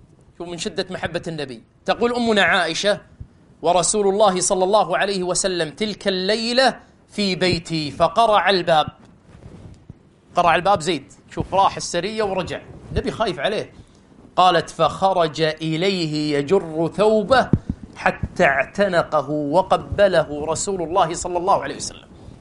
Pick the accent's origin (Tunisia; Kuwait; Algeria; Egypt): Kuwait; مو يقولون عندنا بالكويت زوارة